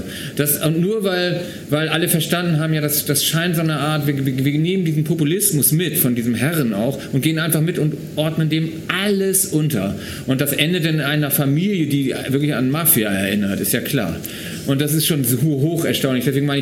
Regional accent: Germany; now in Austria; Und wie es mir so als Piefke geht, wie ich hier drauf schaue, da bin ich schon am Staunen ein Stück weit.

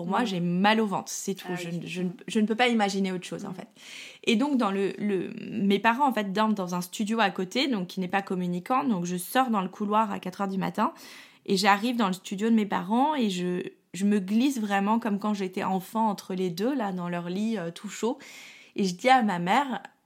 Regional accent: Paris, Île-de-France, France; Moi, je suis parisienne

